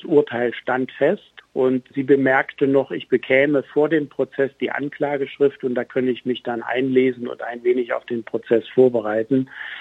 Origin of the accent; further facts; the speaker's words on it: Saxony, Germany; Also ich bin ja im Erzgebirge aufgewachsen